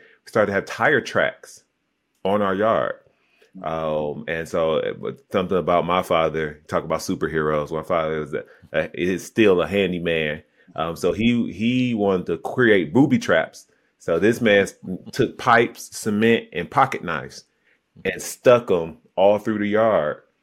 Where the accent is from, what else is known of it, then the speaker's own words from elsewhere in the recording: Detroit, Michigan, United States; everyone looked like me growing up in Detroit, one of the blackest cities in America, to now being in this suburb